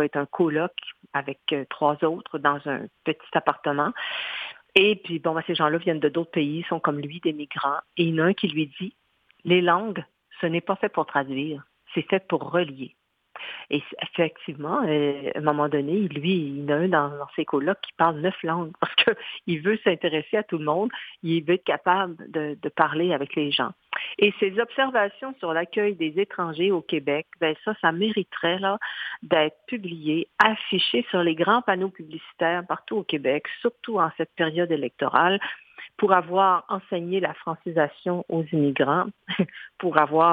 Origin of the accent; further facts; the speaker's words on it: Haiti; now in Brazil; Chez nous, en Haïti, on dit que les gens à l'asile parlent tout seuls